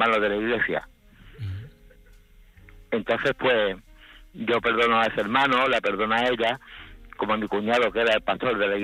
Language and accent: Spanish; Spain; aunque ella estaba en mi país, que es España.